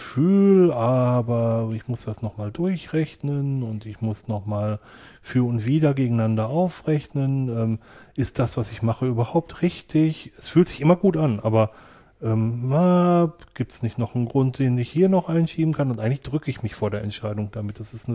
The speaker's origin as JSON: {"language": "German", "town": "Wanne-Eickel", "region": "North Rhine-Westphalia", "country": "Germany", "tie": "born or raised there", "said": "Ich bin in Wanne-Eickel echt im Ruhrgebiet groß geworden und ich habe gesagt, ich werde meinen Wanne-Eickel nie verlassen."}